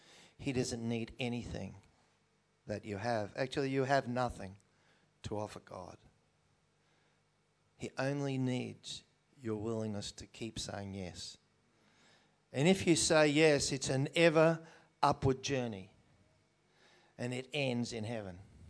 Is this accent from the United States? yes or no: no; Mooloolaba, Queensland, Australia; And I'm from the Sunshine Coast, from Mullilabar.